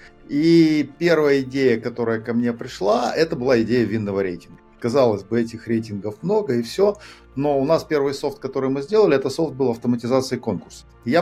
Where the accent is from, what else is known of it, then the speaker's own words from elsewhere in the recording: Moldova; я из Молдовы.